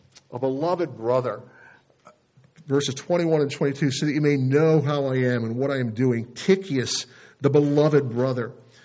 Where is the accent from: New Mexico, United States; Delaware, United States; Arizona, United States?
Delaware, United States; people from past ministries, people from growing up in Delaware, people from our college days.